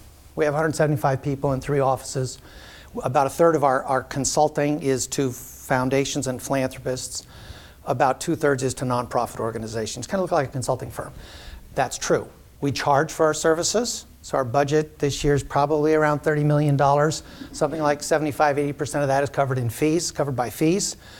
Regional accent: California, United States; I'm from California.

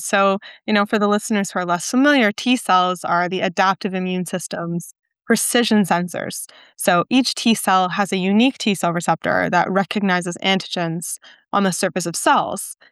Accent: Toronto, Ontario, Canada; now in United States; I'm originally from Toronto

